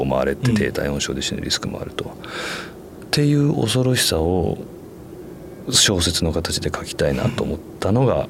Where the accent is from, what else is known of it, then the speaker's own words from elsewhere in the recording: Tokyo, Japan; 東京で生まれ育ってることもあるので